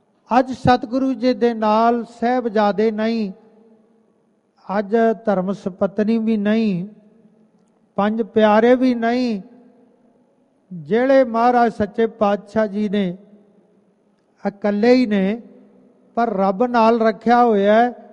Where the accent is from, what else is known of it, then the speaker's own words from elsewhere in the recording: Fatehgarh Sahib, Punjab, India; ਉਹ ਦਾਸ ਦਾ ਨਗਰ ਪਿੰਡ ਵੀ ਹੈ ਮੇਰਾ ਫਤਿਹਗੜ੍ਹ ਸਾਹਿਬ, ਉਹ ਸਾਡੇ ਇਲਾਕੇ ਦੇ ਜਿੰਨੇ ਉੱਧਰ ਦੇ ਲੋਕ ਨੇ